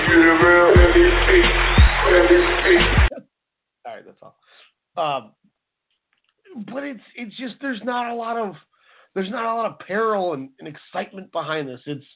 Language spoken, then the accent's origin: English; Minnesota, United States; I get to cheer for my hometown Vikings at home against the dynasty that is the New England Patriots.